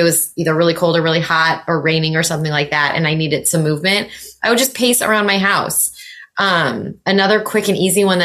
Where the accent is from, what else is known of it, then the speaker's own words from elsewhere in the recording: Midwest, United States; As a Midwesterner, I 1,000% can understand this. The humidity these days is disgusting.